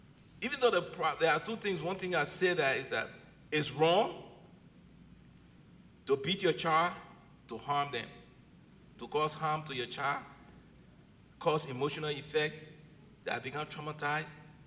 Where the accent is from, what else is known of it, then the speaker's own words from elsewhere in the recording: Liberia; born there; I was born in Africa, Liberia.